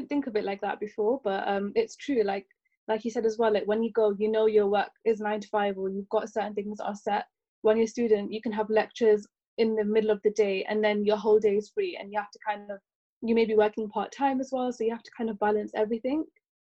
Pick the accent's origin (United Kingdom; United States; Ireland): United Kingdom; Leicester, East Midlands; So I'm from Leicester, which is a town that's not too far away from Birmingham.